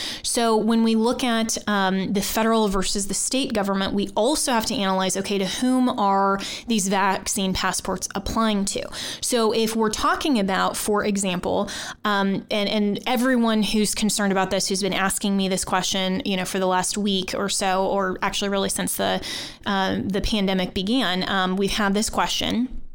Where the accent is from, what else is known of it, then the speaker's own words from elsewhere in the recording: Colorado, United States; if I am going from Washington, D.C. back to my home state of Colorado.